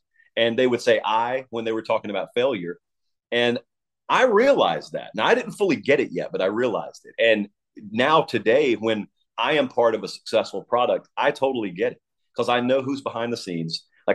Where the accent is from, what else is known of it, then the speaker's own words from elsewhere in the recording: Georgia, United States; You know, I grew up in Georgia